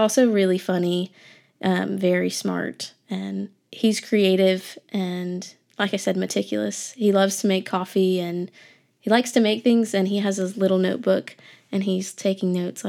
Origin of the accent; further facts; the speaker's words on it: Senoia, Georgia, United States; I grew up in Georgia, about 45 minutes southwest of Atlanta, in a city called Senoia.